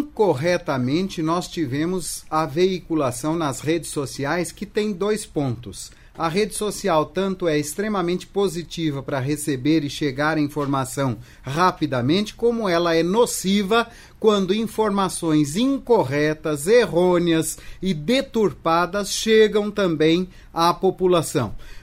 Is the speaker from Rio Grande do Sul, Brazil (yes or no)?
no; Maringá, Paraná, Brazil; o Paraná, minha terra, né? Eu sou de Maringá